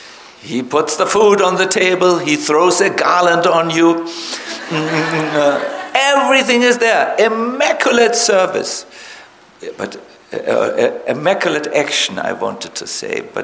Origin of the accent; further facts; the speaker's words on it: Germany; I'm here, and I came from Germany.